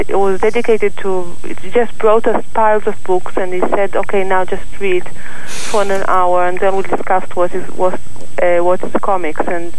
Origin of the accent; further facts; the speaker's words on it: Israel; English is a second language; moved away as an adult; now in England, United Kingdom; No, I'm from Israel. I'm only been living for 2 years now. I moved just because of some... my husband work here, but I consider myself from Israel. I can't say that I'm from England.